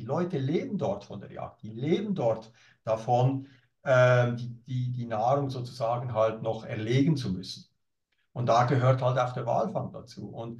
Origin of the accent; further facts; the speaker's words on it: Switzerland; das sage ich als Schweizer, ich lebe in einem hochpreisigen Land